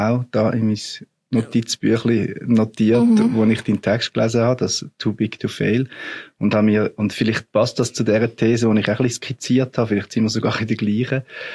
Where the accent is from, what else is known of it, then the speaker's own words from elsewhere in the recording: Marthalen, Zurich, Switzerland; Ich habe in Martalen im Wieland, wo ich aufgewachsen bin, ein Podium geleitet zu 900 Jahren Kirchenweih von dieser Kirche dort. Und ich bin ja dort im Pfarrhaus aufgewachsen